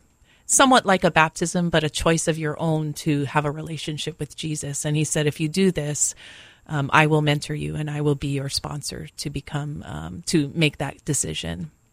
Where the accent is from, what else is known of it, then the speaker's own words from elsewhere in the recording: Kaneohe, Hawaii, United States; I grew up in Kaneohe, born and raised there most of my life. Went to school in town at University Lab School, but pretty much born and raised in the country.